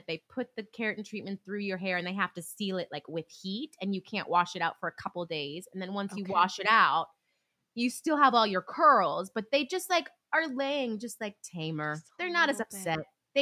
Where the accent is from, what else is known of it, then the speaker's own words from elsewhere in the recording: California, United States; I'm from California and like, you know, we have that desert heat, honey, from Nevada.